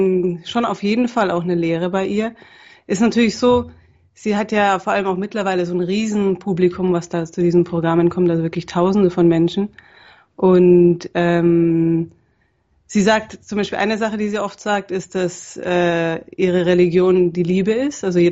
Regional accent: Munich, Bavaria, Germany; also meine Eltern wohnen immer noch da, aber ich bin ursprünglich aus München.

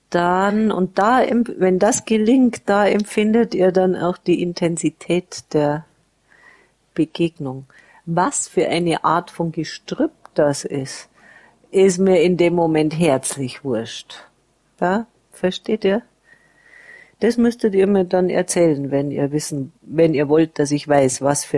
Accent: Bavaria, Germany; bei uns in Bayern

